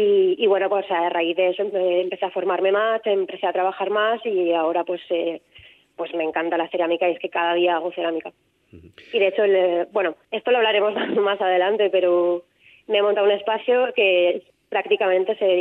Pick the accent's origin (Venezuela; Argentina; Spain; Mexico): Spain; Valencia, Valencian Community; yo soy de Valencia y creo que de alguna manera me sale, ¿no?, esta parte más mediterránea.